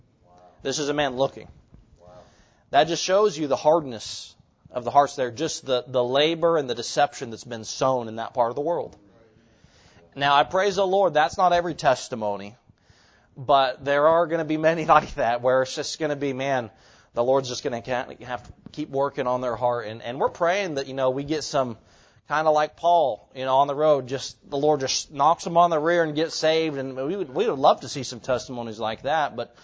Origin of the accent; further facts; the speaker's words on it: Oklahoma, United States; Just as a people, you know, I'm from Oklahoma, you know, so we're in the Bible Belt.